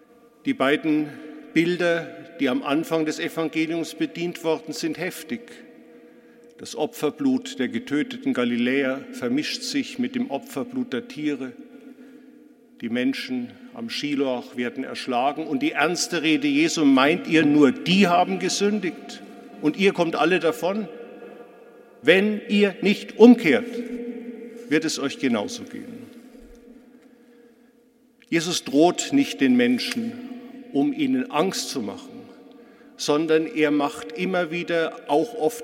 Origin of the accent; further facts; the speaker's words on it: Munich, Bavaria, Germany; born there; Ich bin hier in München geboren, das klang an, und wurde ganz in der Nähe am Sendinger Torplatz in St. Matthäus im evangelisch-lutherischen Ritus getauft, bin in einem protestantischen Elternhaus aufgewachsen